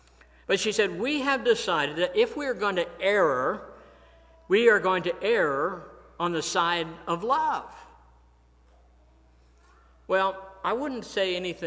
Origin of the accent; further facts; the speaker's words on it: Delaware, Ohio, United States; Now that there are churches in my hometown of Delaware, Ohio, that fly the rainbow flag next to their version of the Christian flag.